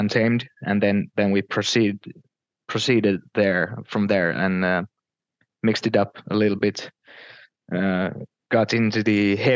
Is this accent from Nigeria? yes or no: no; Finland; English is a second language; He comes from Sweden and we come from Finland. So we bring the, you know, grimness, and he brings the uplifting stuff.